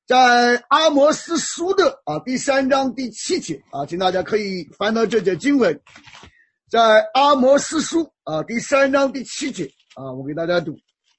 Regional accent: China; 你到美国人做到家做客，我们中国人给你杯热水啊

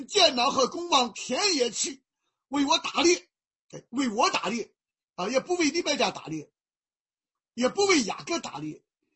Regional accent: Shandong, China; 那我小的时候在山东，那我们就知道山东人男子汉

